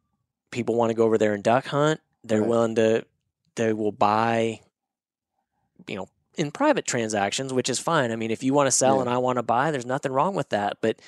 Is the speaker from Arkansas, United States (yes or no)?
yes; Arkansas, United States; grew up in Northwest Arkansas. I love the Razorbacks.